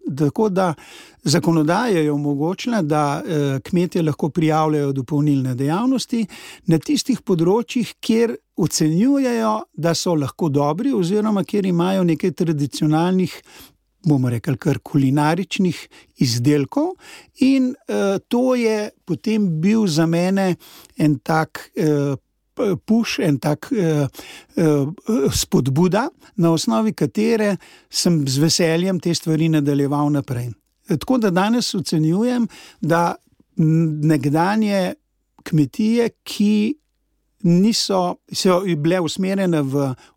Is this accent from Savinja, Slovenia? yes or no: no; Podbrezje, Upper Carniola, Slovenia; Zagotovo je otroštvo, torej izhajam iz Podbrezi